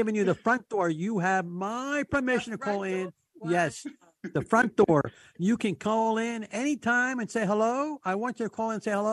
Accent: New Jersey, United States; I'm from New Jersey. I'm from South

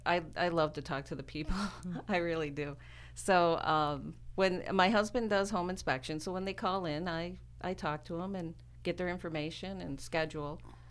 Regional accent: Cicero, New York, United States; I am from upstate New York, yeah. just north of Syracuse, yeah. Cicero, New York.

